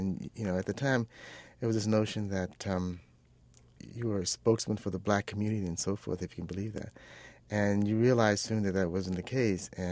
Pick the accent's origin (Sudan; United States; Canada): United States; Los Angeles, California; Well, I grew up in Los Angeles, and the schools were segregated there, believe it or not.